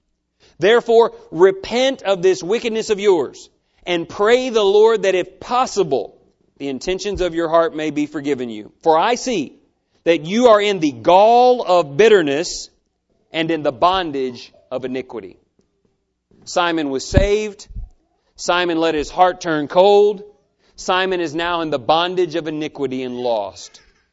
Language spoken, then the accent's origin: English; Humble, Texas, United States; I grew up worshiping in Humble, Texas, and the preacher there was and is Mr. Steve Fontenot.